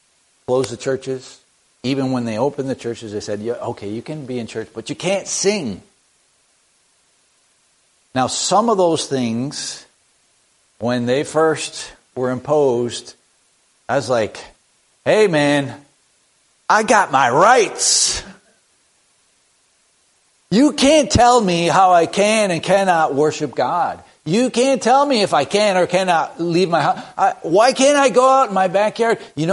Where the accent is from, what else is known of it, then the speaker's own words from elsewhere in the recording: United States; As an American, it just made my blood boil.